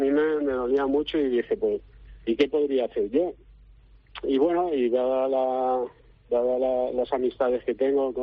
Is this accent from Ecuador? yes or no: no; Aldaya, Valencian Community, Spain; yo tengo que ayudar a mi pueblo, yo soy de Aldaya, nací en Aldaya.